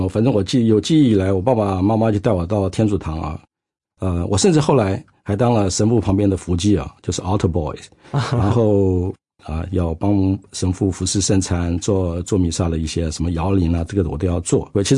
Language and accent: Chinese; Kaohsiung, Taiwan; 我小时候是在高雄长大的，我爸爸是军人，所谓的外省第二代，我母亲是客家人